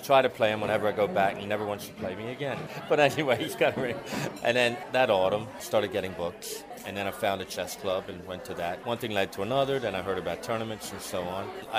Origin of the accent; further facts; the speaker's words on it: Baltimore, Maryland, United States; I'm from Baltimore.